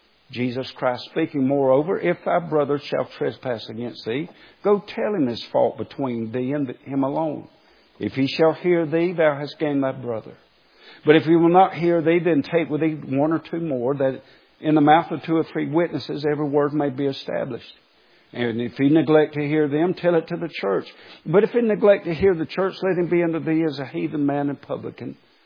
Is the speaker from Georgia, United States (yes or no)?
yes; Waycross, Georgia, United States; We're both from Waycross, and while we were still living in Waycross, there was a certain church.